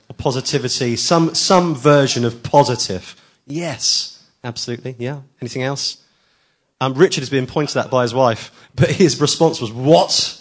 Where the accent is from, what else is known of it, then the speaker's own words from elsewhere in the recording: England, United Kingdom; We're so English, aren't we?